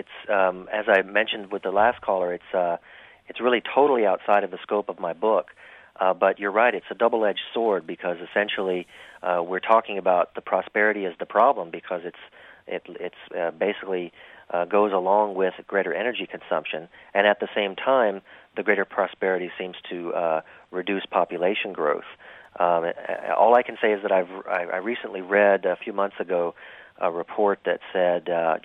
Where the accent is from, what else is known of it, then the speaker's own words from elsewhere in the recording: New Orleans, Louisiana, United States; I'm from New Orleans, so we would not want to do this there because it's too damn hot anyway.